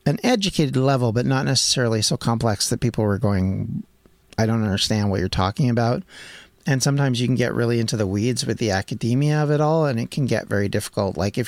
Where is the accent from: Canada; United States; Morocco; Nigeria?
Canada; also born or lived in Wales; I come from Canada. I've lived in Wales. I have Welsh ancestors.